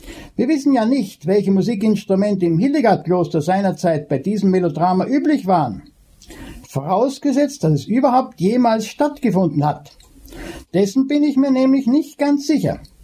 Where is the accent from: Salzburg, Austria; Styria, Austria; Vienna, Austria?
Salzburg, Austria; born there; Das stand für mich, den gebürtigen Salzburger und Mozart-Freund, absolut fest.